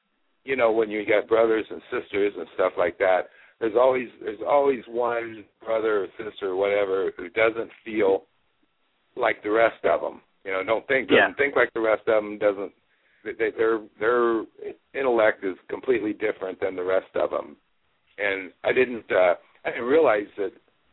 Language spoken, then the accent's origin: English; Iowa, United States; Horror and Gothic is actually set in my hometown. In Iowa, southeast Iowa corner where I grew up